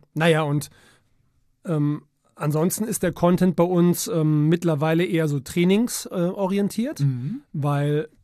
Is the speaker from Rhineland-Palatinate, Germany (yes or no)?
yes; Prüm, Rhineland-Palatinate, Germany; born there; also born or lived in Munich; Ich bin gebürtiger Eifelaner, Prüm.